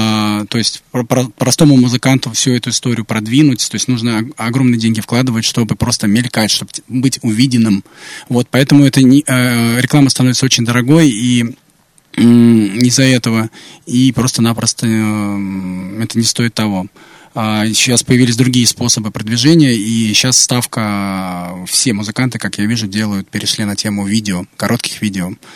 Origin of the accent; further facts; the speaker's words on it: Moscow, Russia; я из Москвы